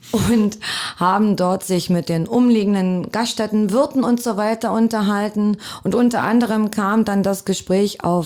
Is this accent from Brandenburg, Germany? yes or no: yes; Werben, Brandenburg, Germany; also born or lived in Cottbus; Ich selber bin gebürtige Cottbusserin. Und mein Elternhaus ist in Werben, Spreewald.